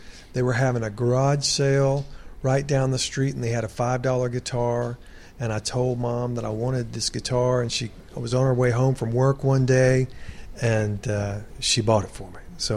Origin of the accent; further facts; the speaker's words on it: Jackson, Mississippi, United States; also born or lived in Monroe, Louisiana; I grew up in Jackson, Mississippi, and Monroe, Louisiana, back and forth between the two.